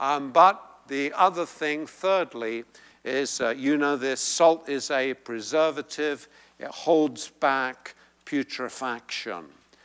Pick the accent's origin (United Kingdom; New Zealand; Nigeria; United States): United Kingdom; England; And I grew up in England